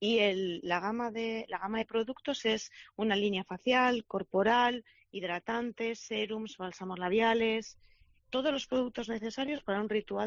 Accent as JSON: {"language": "Spanish", "town": "Bilbao", "region": "Basque Country", "country": "Spain", "said": "obviamente la mayoría somos de Vizcaya, pero un 28% de los totales somos de Bilbao."}